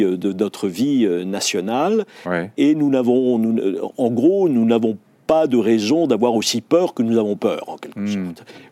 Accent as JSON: {"language": "French", "country": "France", "said": "nous sommes français et nous pouvons être fiers d'être français."}